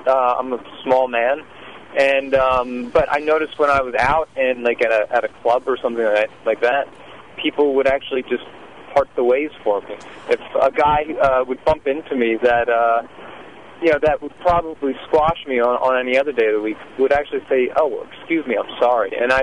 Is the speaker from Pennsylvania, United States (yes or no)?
yes; Reading, Pennsylvania, United States; where I grew up outside of Reading, Pennsylvania, and there was actually a large contingent of skinheads and neo-Nazis out there.